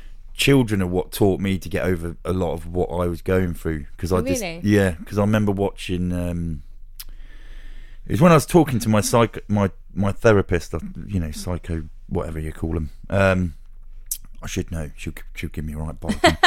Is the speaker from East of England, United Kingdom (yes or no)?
yes; Luton, East of England, United Kingdom; Well, I grew up in Luton, yeah.